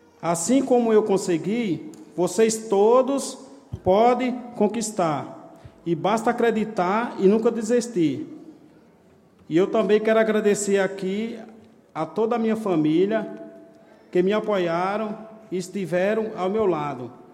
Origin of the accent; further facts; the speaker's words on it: Milagres, Ceará, Brazil; born there; moved away as an adult; now in São Paulo, Brazil; Nasci na cidade de Milagres, Ceará, com muito orgulho, sou cearense e sou nordestino. Cheguei aqui em São Paulo aos 19 anos de idade, recém-casado